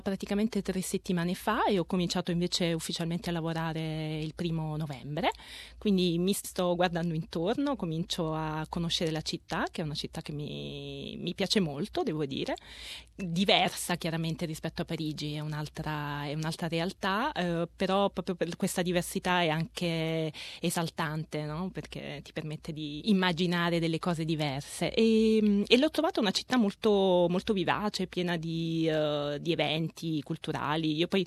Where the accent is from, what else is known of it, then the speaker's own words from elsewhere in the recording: Nola, Campania, Italy; Allora, io vengo da Nola, provincia di Napoli. E però prima ero a Parigi